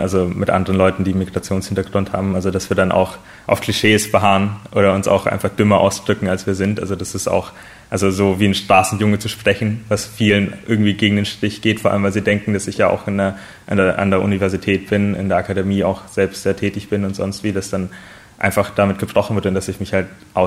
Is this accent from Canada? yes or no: no; Dornhan, Baden-Württemberg, Germany; ich komme aus Dornhan, das ist ein kleines Kaff in der Nähe von Horb am Neckar oder halt in Baden-Württemberg insgesamt. Und meine Eltern kommen aus Sri Lanka, also sie sind um die 1980er geflohen